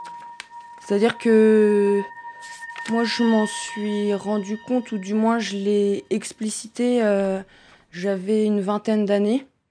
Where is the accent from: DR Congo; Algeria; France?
France; Pays de la Loire; j'ai 26 ans et je viens d'un petit village, trentaine de kilomètres d'Angers. Ça fait 2 ans que j'habite ici.